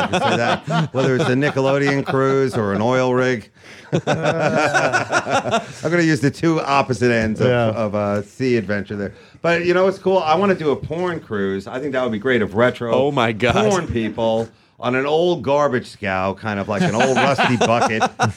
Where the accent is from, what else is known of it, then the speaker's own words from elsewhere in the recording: Long Island, New York, United States; And, you know, we're both from Long Island.